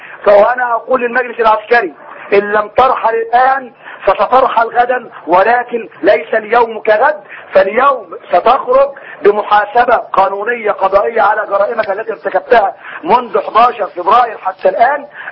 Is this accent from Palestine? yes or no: no; Saudi Arabia; انا من السعوديه